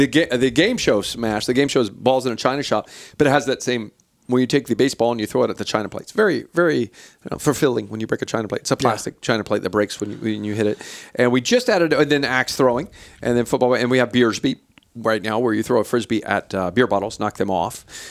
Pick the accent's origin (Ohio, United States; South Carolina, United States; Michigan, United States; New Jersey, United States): Ohio, United States; Greenfield; I'm from Greenfield, Bainbridge, Chillicothe area